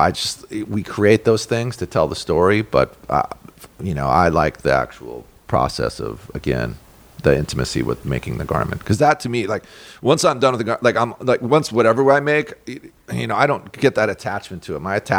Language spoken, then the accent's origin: English; Montana, United States; I grew up in Montana, that, you know, like, I have a home in the Bridger Mountains.